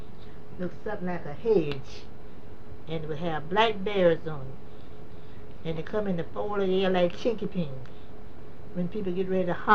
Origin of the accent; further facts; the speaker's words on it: Scotts Hill, United States; Because, see, I come from Scotts Hill up here.